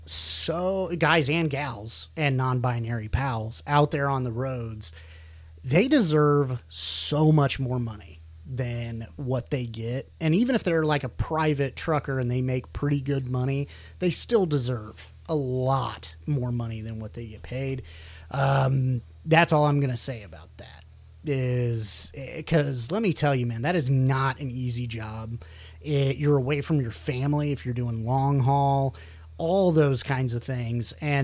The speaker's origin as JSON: {"language": "English", "region": "Midwest", "country": "United States", "tie": "born or raised there", "said": "All I can say is growing up in the Midwest."}